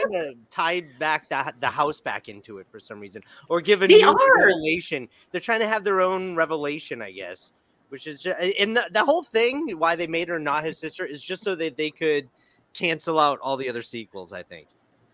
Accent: Boston, Massachusetts, United States; I grew up in Boston. I travel back there, and I forget how to get fucking anywhere now.

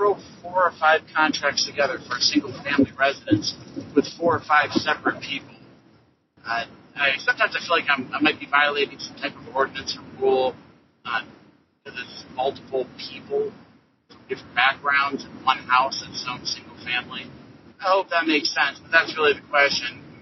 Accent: Kalamazoo, Michigan, United States; I'm from Kalamazoo, Michigan.

